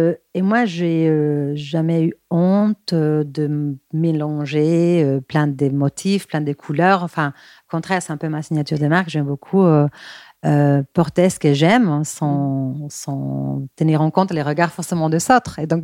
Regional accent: Bilbao, Basque Country, Spain; French is a second language; quand j'étais petite, j'avais 11 ans, je suis espagnole de Bilbao, il y a aussi une ville un peu grise

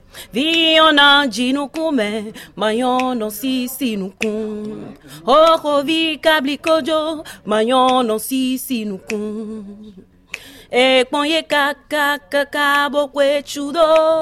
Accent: Abomey, Zou, Benin; je suis une princesse parce que je suis d'Abomey. Et je suis une arrière petite fille du roi Béanzin.

